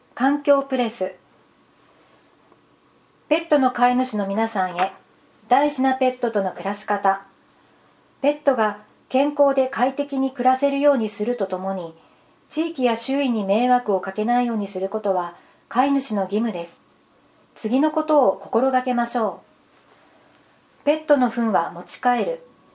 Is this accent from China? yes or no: no; United States; Japanese is a second language; now in Japan; 日本に来たとき、 私はこの文化に驚いたことを覚えています。アメリカは美味しければ感想は言わずに料理に